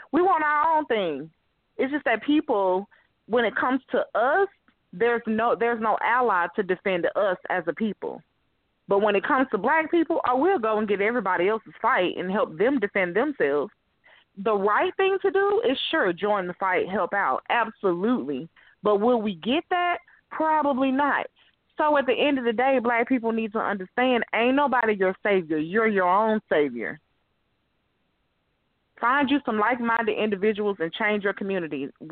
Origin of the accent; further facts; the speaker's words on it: Atlanta, Georgia, United States; I'm from Atlanta.